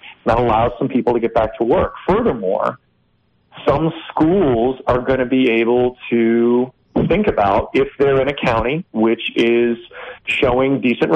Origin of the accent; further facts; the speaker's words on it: Las Cruces, New Mexico, United States; but I'm from Cruces. I was down there a couple weeks ago.